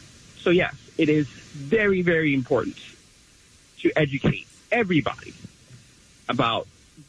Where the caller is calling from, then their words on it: Harlem, New York, United States; I'm calling from Harlem.